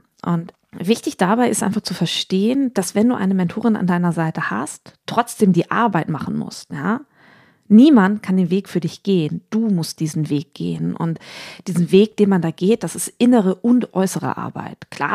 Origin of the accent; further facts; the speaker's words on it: Lower Saxony, Germany; born there; Ich komme gebürtig aus dem Wendland.